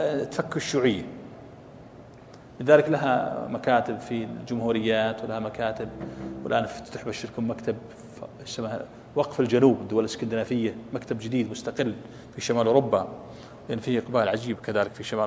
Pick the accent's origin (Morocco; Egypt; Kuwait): Kuwait; إننا هنا خمسة حنا أربعة من الكويت